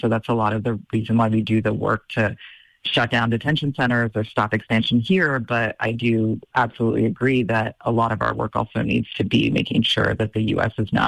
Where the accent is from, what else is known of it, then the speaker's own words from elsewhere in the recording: Texas, United States; Governor Greg Abbott of my home state of Texas